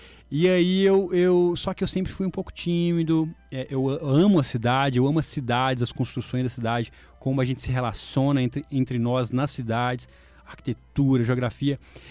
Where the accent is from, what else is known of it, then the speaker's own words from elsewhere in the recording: Minas Gerais, Brazil; now in Belo Horizonte, Brazil; eu sou uma pessoa que vim do interior de Minas Gerais, da roça, trabalhava com café, tomate, milho, cuidava dos porcos, galinha ali com a minha avó, meu avô.